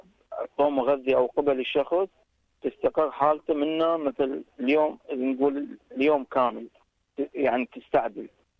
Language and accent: Arabic; Iraq; عندنا بالعراق